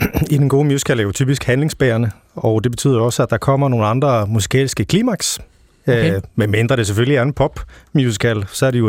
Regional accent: Sweden; now in Denmark; Jamen, jeg har jo spillet meget klaver som ung og opvokset i Sverige. Der er den lille tone her. Men da vi flyttede til Danmark

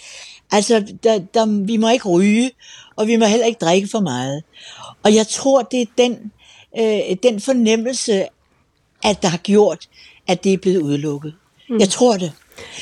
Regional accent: Copenhagen, Capital Region of Denmark, Denmark; born there; Jeg vil lige tilføje, at jeg er født i Nyhavn.

